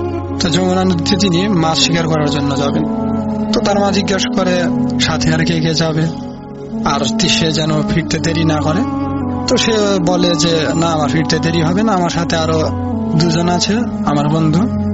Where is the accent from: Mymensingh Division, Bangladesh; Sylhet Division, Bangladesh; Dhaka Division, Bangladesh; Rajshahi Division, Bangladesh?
Rajshahi Division, Bangladesh; Sirajganj; আমার বাড়ি সিরাজগঞ্জ সদরে কোনো একটা গ্রামে।